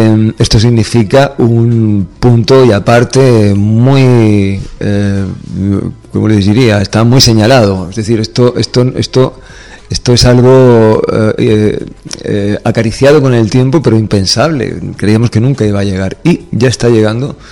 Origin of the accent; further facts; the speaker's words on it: Spain; como soy un español como todos los demás